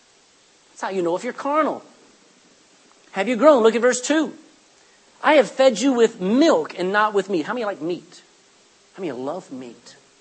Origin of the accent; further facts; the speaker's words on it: Texas, United States; now in Ireland; When I was in America, that's how I was as a Texan.